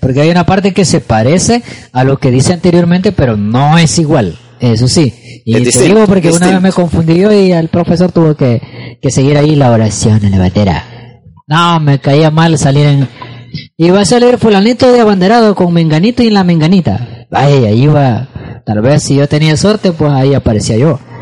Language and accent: Spanish; El Salvador; como nosotros, como salvadoreños, no tenemos tal